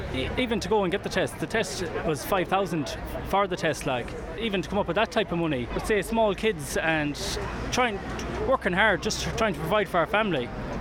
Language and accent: English; Connacht, Ireland; I'm from Mayo.